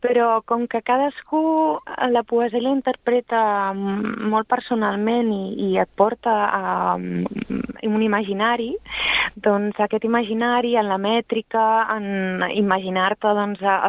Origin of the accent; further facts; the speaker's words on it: Barcelona, Catalonia, Spain; born there; jo soc nascuda aquí, a Barcelona